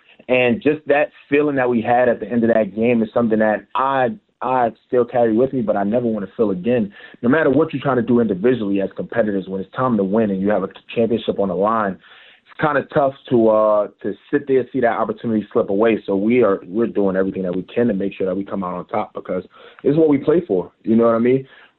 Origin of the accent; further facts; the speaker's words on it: New York, United States; man. I grew up on Marcy Avenue. That's still on my ID to this day.